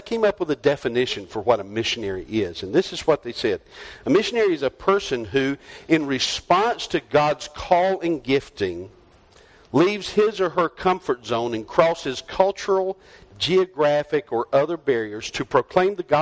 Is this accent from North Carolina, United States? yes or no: yes; North Carolina, United States; moved away as an adult; now in Arizona, United States; If you think my voice sounds a little strange, you can tell I'm not from Arizona. I grew up in North Carolina, and we're a couple thousand miles from where I grew up.